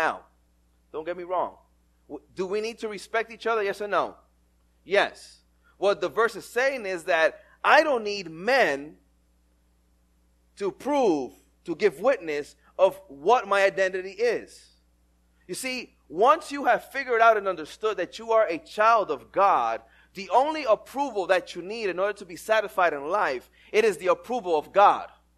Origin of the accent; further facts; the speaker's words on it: New York City, New York, United States; when I was growing up in New York City, if you were going to belong and fit in school, you had to wear one type of sneakers.